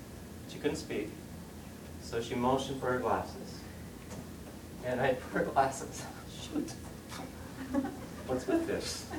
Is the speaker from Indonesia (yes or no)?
no; St. Catharines, Ontario, Canada; I grew up in St. Catharines, an industrial town, and the size of the houses weren't as big as this room. We had one bathroom and 3 small bedrooms, and there were 6 of us